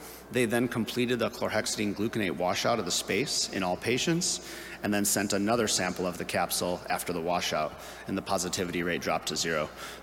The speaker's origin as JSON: {"language": "English", "town": "Chicago", "region": "Illinois", "country": "United States", "tie": "born or raised there", "said": "It's an absolute honor to present the take-home messages for sexual dysfunction in my hometown of Chicago, so thank you to the AUA."}